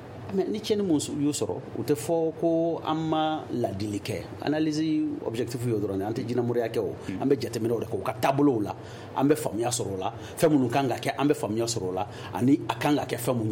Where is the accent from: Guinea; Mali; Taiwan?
Mali; en tant que malien